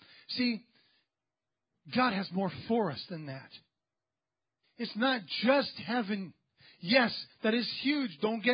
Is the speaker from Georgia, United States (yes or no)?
no; New York City, New York, United States; born there; Let's see, I was born in New York City.